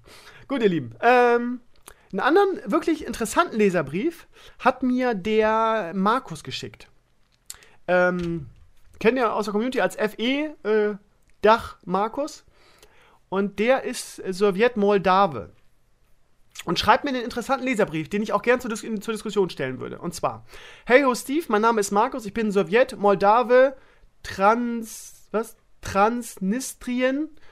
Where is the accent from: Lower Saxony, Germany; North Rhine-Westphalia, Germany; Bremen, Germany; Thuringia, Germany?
Bremen, Germany; ich bin ja nun in Bremen-Gröppeling aufgewachsen.